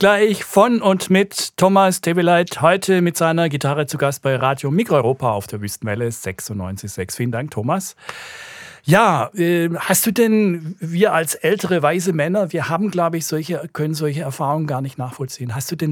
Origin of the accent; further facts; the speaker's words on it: Baden-Württemberg, Germany; accent: Swabian; Ja, ich kann ja meinen Dialekt auch nicht verleugnen. Ich kann mich nur gut erinnern, wir hatten als Schwaben, wir waren eigentlich in der Mehrheit in der Schule